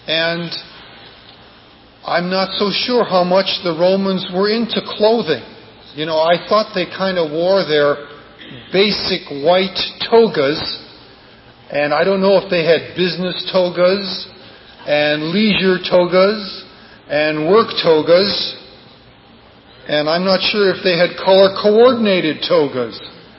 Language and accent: English; Detroit, Michigan, United States; also born or lived in East Coast; I was born and raised in Detroit, and then after a number of years in the East Coast, came back to Michigan.